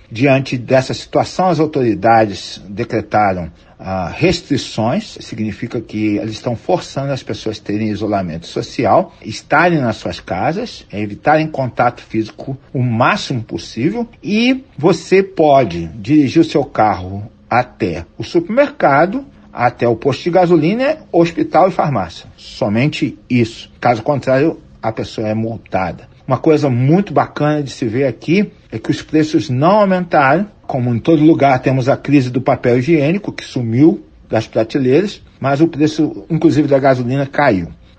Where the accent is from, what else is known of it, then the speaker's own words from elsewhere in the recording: Cuiabá, Mato Grosso, Brazil; now in Orlando, United States; sou pastor aqui em Orlando, na Flórida, desde que saí de Cuiabá, há 6 anos atrás